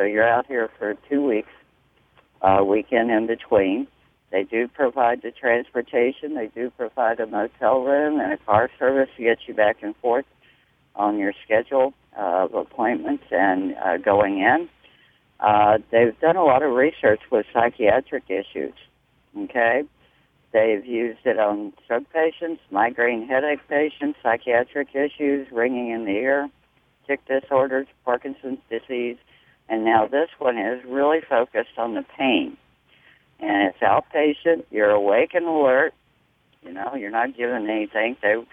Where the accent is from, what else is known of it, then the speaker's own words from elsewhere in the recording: Colorado, United States; I come from Colorado, so when I get to sea level, I always seem to do better instead of at altitude.